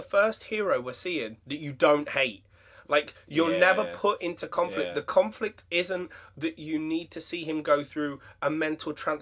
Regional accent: England, United Kingdom; And as an English person, you think jingoistic, you think nationalistic

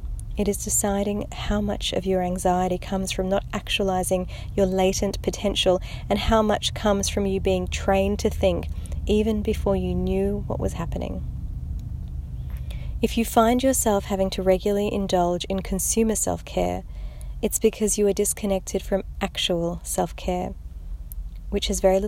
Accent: Philippines; born there; my mother was from the Philippines, and I was born in the Philippines, so I would be classified as Eurasian, I guess.

